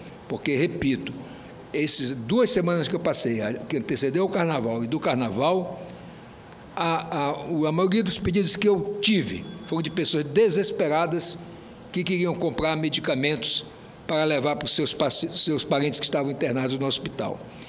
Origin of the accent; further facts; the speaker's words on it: Roraima, Brazil; Eu lamento muito, como roraimense e como representante do meu povo